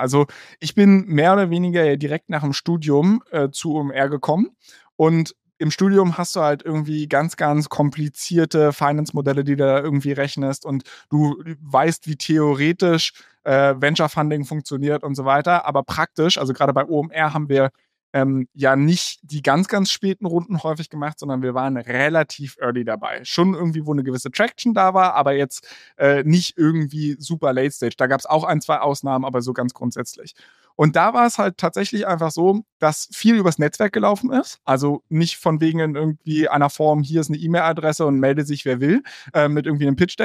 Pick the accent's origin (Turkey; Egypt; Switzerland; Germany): Germany; Berlin; also born or lived in Hamburg; Also ich bin hier beziehungsweise im Speckgürtel von Berlin aufgewachsen, zur Schule gegangen, habe dann auch in Berlin, wie gesagt, lange studiert und war hier immer sehr, sehr glücklich und bin auch sehr glücklich, wieder hier zu sein.